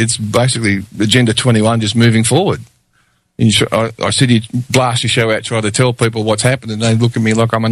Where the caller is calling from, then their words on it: Warrawong, New South Wales, Australia; I'm here, Warrawong, New South Wales, on the east coast, just a little bit east of west of Port Kembla.